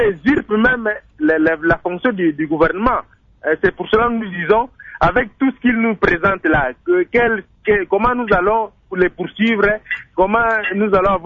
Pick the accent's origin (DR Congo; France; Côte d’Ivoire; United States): DR Congo; Bandundu; Moi, je suis du Bandundu